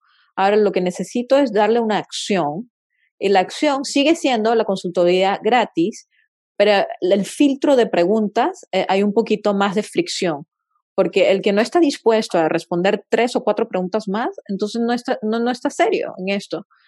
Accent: Venezuela; yo soy de Venezuela, entonces hablo con mis manos y hablo muy expresivamente

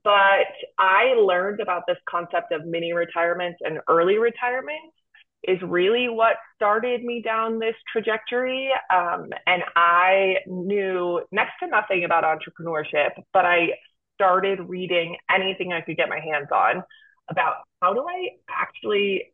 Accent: Midwest, United States; I'm from the Midwest, so a lot of my friends had kids in their 20s from back home.

